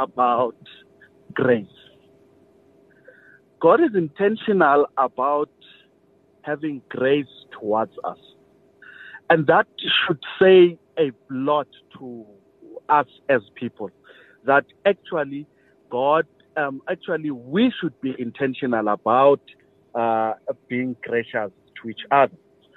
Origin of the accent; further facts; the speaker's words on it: Soweto, Gauteng, South Africa; a guy I grew up with in Soweto